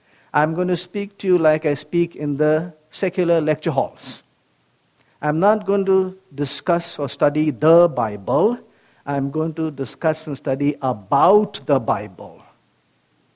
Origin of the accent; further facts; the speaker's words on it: India; now in United States; A medical doctor, born and brought up in India, and then came to the United States.